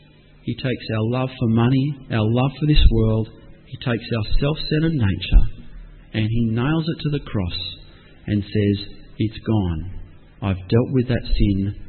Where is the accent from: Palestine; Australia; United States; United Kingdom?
Australia; Now, as Australian Christians, we have many riches.